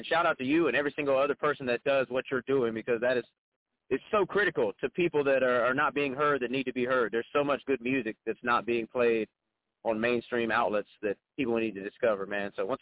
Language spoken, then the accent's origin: English; Wilmington, North Carolina, United States; I'm from Wilmington, North Carolina. I was born and raised in Wilmington, well, right outside of Wilmington, country boy at heart. So grew up on a farm